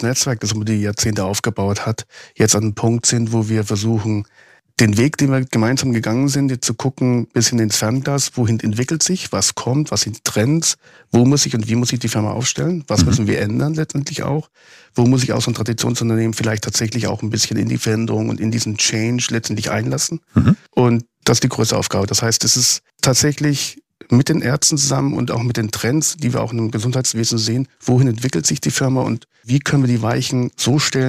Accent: Bavaria, Germany; now in Hamburg, Germany; Ich bin gebürtiger Oberfranke, das heißt, ich bin Ende des letzten Jahrtausends von Oberfranken nach Hamburg gekommen.

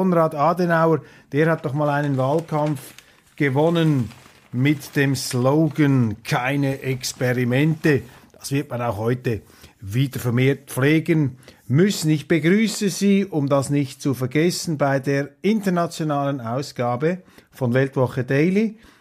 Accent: Switzerland; Und ich muss Ihnen sagen, als Schweizer, ich bin ja da neutraler Schiedsrichter

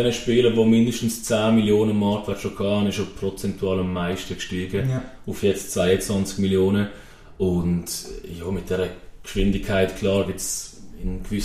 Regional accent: Switzerland; es ist auch als Schweizer cool, wenn er bei so einem Top-Verein ein Schweizer spielt.

